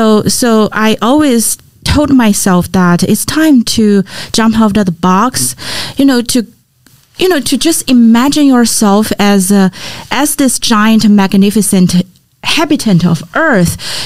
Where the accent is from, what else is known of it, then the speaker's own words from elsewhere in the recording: China; also born or lived in Beijing; I'm originally from China. So I received my bachelor's degree back in China. And then actually I got a master's degree also in China. And after that, I was working in Beijing for almost 5 years.